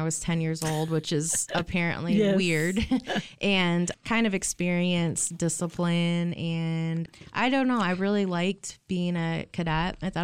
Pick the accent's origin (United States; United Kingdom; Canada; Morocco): United States; DeWitt, Michigan; also born or lived in Lansing, Michigan; So I was born in Lansing, Michigan, and I moved to DeWitt when I was about 9 years old.